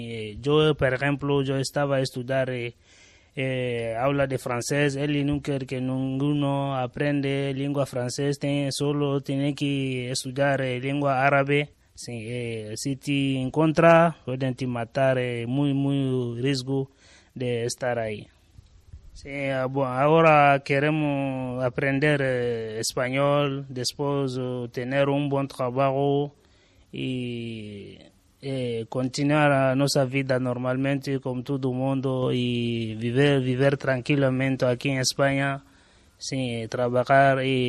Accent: Mali; Spanish is a second language; moved away as an adult; now in León, Spain; soy de Mali. Yo salí de aquí, salí de Alcalá de Henares, Madrid. Llegué aquí en León hasta 3 meses que estoy aquí. Estoy a estudiar español

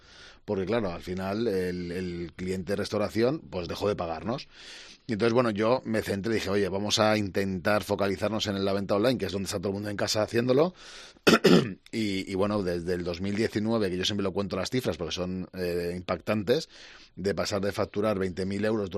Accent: Madrid, Community of Madrid, Spain; moved away as an adult; now in Santander, Spain; yo llegué a Santander a Cantabria por amor, porque mi mujer es de aquí y yo, bueno, soy de Madrid, pero ya soy, como dicen mis amigos, eres un santanderino que por casualidad nació en Madrid, porque estoy ahora que es muy, muy feliz aquí en Santander desde hace ya 12 años.

